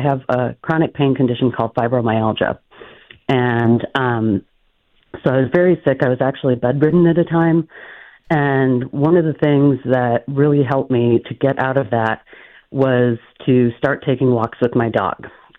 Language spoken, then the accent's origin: English; Illinois, United States; moved away as an adult; I grew up in the Chicago suburbs, and we went to the mall. And so it wasn't until I moved out here, as many do from the Chicago area. I came out here in 1994 to attend the University of Arizona, sight unseen, I might add.